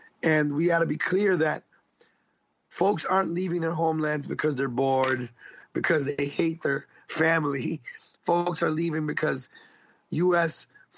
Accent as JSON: {"language": "English", "region": "England", "country": "United Kingdom", "tie": "born there", "said": "I was born in England. We were pretty much refugees after that. They fled to England. I was born in England as a result of their freedom, pretty much."}